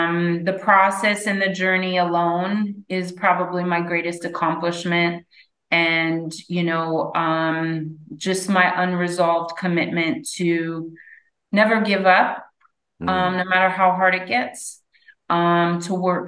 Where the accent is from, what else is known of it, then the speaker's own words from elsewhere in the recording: Miami, Florida, United States; moved away as an adult; also born or lived in San Francisco Bay Area; now in Los Angeles, United States; I was born and raised in Miami, the 305. Proud of it. And I went to college in Northern California and stayed in California pretty much my whole adult life.